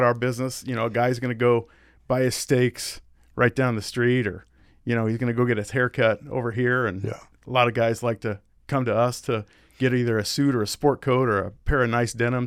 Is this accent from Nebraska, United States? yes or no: yes; Hastings, Nebraska, United States; now in Lincoln, United States; I was born and raised in Hastings, where our original store was at.